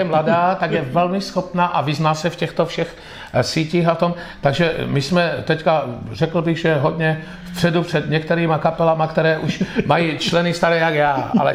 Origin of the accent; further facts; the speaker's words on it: Vizovice, Zlín Region, Czechia; Já jsem z Vizovic, to je hlavní město slivice